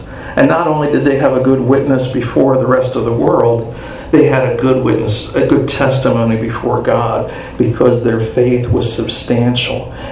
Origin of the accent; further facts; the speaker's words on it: Midwest, United States; And especially here in Arizona, I can't drive by the mountains. And back home where I grew up in the Midwest